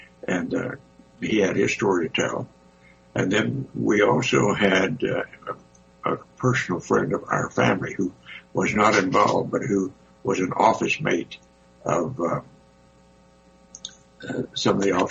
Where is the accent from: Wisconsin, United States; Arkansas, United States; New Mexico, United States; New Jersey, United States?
New Mexico, United States; Roswell; my hometown, my home territory near Roswell and in environments, since I grew up in that area